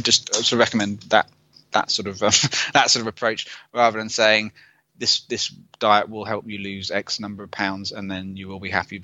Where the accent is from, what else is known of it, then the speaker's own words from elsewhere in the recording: United Kingdom; I'm British, so it's probably roast dinner.